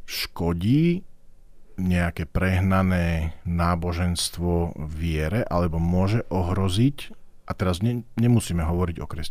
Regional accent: Michalovce, Košice Region, Slovakia; moja mama je lekárka a u nás v Michalovciach ju veľa pozná

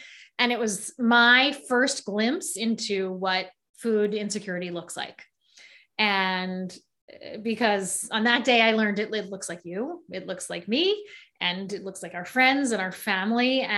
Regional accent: Baltimore, Maryland, United States; As you may or may not know, I grew up in Baltimore, Maryland.

